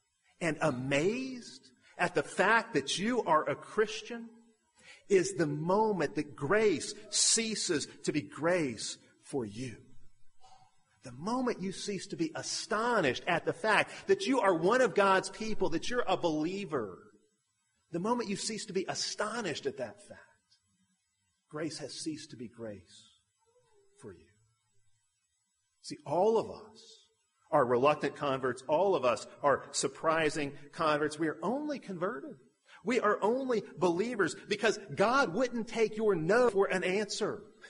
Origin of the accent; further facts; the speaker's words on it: Birmingham, Alabama, United States; I'm an American. In fact, I'm not just an American. I'm from the South. I'm from the Bible Belt. In fact, I'm from the capital of the Bible Belt. I'm from Birmingham, Alabama. And I grew up in Christian schools and in a Christian home, and I grew up going to church.